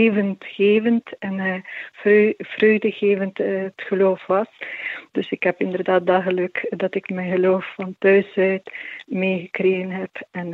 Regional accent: Ukraine; moved away; Ik ben afkomstig uit Oekraïne, dus we zijn eigenlijk in jaren voor jaren 90. Ik ben dan opgegroeid en we zijn eigenlijk deel van de Grieks-Katholieke kerk

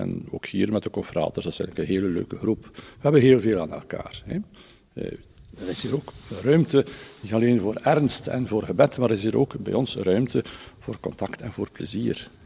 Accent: Bruges, West Flanders, Belgium; En als bruggelingen

